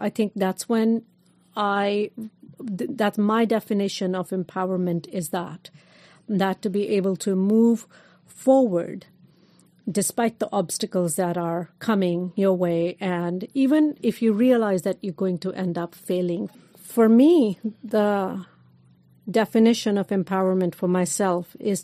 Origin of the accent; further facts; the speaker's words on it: India; Like, I am coming from India. I am the diaspora.